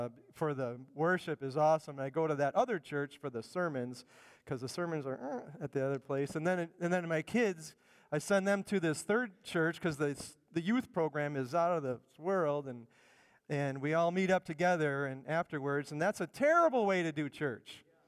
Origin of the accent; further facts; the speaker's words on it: Illinois, United States; just a few miles from where I grew up in the Chicago area suburbs.